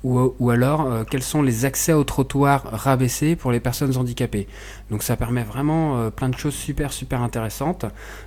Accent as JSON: {"language": "French", "town": "Rennes", "region": "Brittany", "country": "France", "said": "Concernant la ville de Rennes, puisque nous on est rennais, hein"}